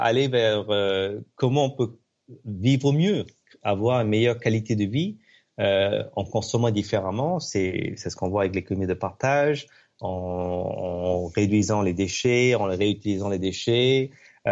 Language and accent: French; Pondicherry, Puducherry, India; parce que moi j'ai grandi en Inde, à Pondichéry.